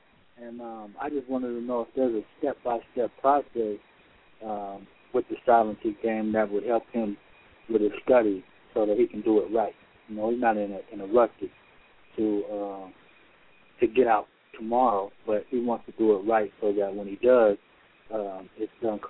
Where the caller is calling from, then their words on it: California, United States; I'm calling from California.